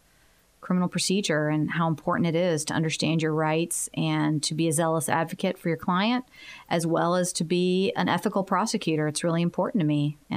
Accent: Tampa, Florida, United States; now in Miami, United States; I am. Uh-huh. I'm originally from Tampa.

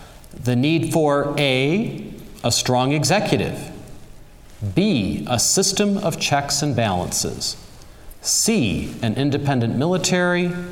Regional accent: New Jersey, United States; I came from New Jersey, too, just saying.

